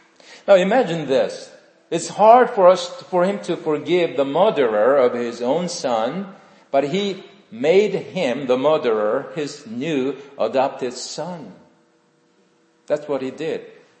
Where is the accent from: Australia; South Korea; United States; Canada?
South Korea; I was born and raised in Korea.